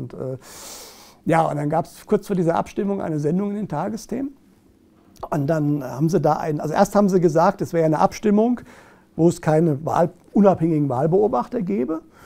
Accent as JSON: {"language": "German", "region": "West Germany", "country": "Germany", "said": "wie bei uns im Westen, wo ich herkomme"}